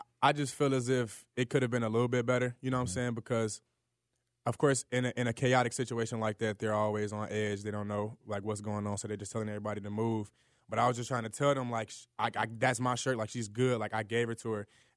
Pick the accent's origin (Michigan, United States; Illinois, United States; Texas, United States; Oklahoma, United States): Illinois, United States; Chicago; Chicago, Illinois, South Side.